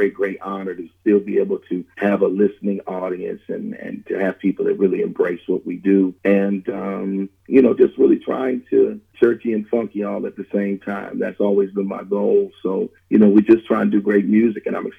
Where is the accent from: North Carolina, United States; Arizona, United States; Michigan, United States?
Michigan, United States; Grand Rapids; now in Texas, United States; I grew up literally 2.5 hours away from Chicago in a place called Grand Rapids, Michigan